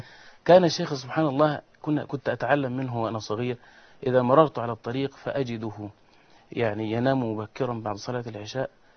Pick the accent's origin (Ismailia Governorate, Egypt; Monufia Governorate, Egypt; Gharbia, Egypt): Monufia Governorate, Egypt; Dalham; المنوفية، أشمون، من قرية دلهم إن شاء الله.